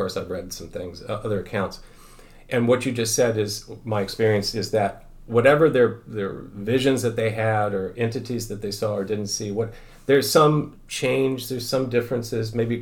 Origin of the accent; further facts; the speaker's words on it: Kansas City, United States; I grew up in Kansas City, so I kind of understand how she might have felt.